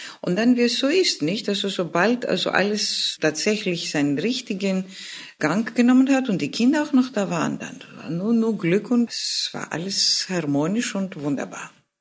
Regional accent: Greece; first language Greek; German is a second language; Ich liebe meine griechische Sprache und ich liebe meine Heimat.

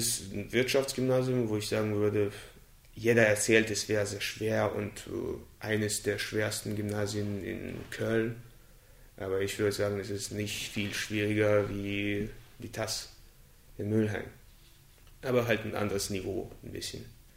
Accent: Russia; now in Germany; Ja, natürlich fühle ich mich mehr als Russe. Wenn ich jetzt vorstellen würde, ich würde jetzt nach Russland weggehen für ein halbes Jahr und ein Jahr, da hätte ich Sehnsucht nach meinen Freunden hier.

